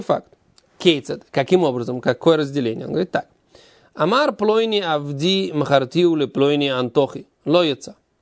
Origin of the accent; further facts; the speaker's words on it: Russia; now in Israel; Какие мы русские? Мы не русские. Всю жизнь были евреями везде. Но просто мы приехали из России.